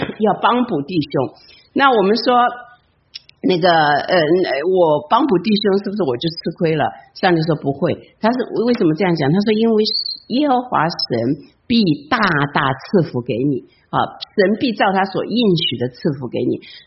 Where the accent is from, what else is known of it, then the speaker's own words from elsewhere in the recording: China; moved away; 其实我们中国人不容易，那特别我知道我们都是从大陆都是从中国哈、啊、过来，不管台湾哪里